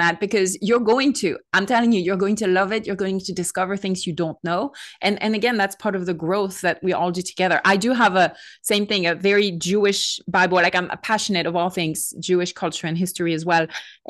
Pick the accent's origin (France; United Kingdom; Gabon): France; English is a second language; now in United States; I'm French, as you might hear from my accent. And so even though I currently live in the States, I'm living in a different culture.